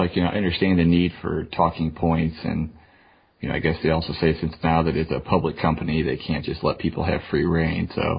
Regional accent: St. Louis, Missouri, United States; I know that there is a pay-per-view in my hometown of St. Louis, Missouri tomorrow night.

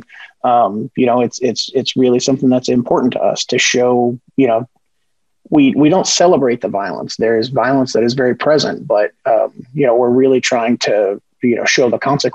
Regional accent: Kentucky, United States; it was created by two white guys, I was from Kentucky, Corey is from, New Mexico

